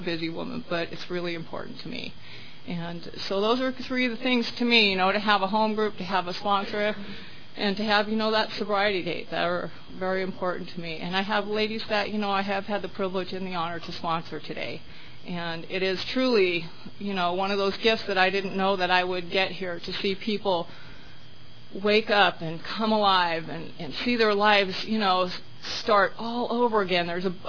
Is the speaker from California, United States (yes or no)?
yes; Redondo Beach, California, United States; I grew up in Redondo Beach. I was born and raised there.